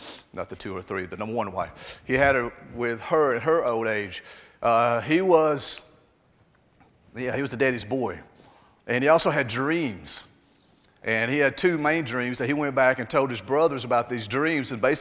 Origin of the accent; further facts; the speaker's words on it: Alabama, United States; But I still feel like I'm from Alabama. Does that sound weird? I guess it has that whole accent thing.